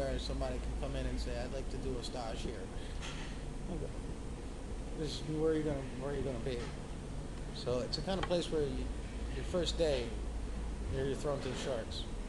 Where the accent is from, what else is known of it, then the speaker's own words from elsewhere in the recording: Philadelphia, Pennsylvania, United States; moved away as an adult; also born or lived in New York City / Los Angeles; I grew up in Philadelphia. Huh. And I worked in professional kitchens in Philadelphia for about 2 years. Then I moved to New York City.